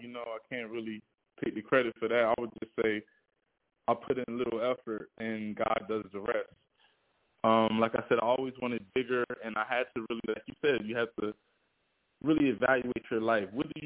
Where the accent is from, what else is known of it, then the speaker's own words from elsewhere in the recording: Trenton, New Jersey, United States; which is my middle name. I'm from Trenton, New Jersey, section to be exact.